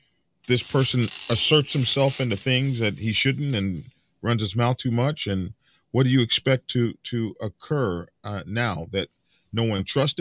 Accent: Oklahoma, United States; I'm from Oklahoma, so

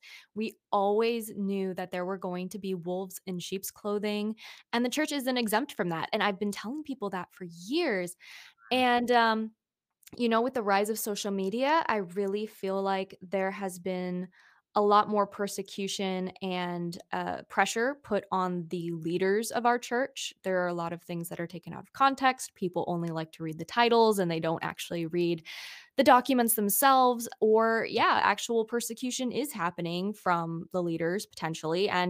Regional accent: Chicago, Illinois, United States; I'm from Chicago, so that's like, you know, we go into the city and we hope we come out.

